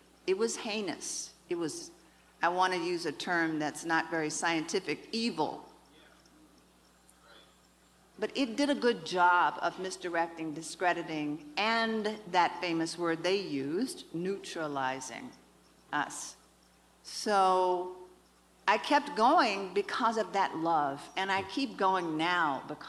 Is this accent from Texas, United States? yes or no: no; Washington, District of Columbia, United States; Growing up in Washington, D.C., this was very clear to me. The poverty was so illuminated by Capitol Hill in Southeast D.C., where I lived.